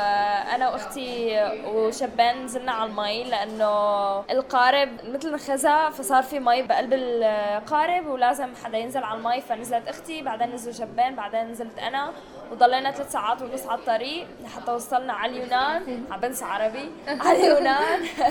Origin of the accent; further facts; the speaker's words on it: Syria; كنت كثير فخوره ان انا سوريه طبعا وانا هناك وصلت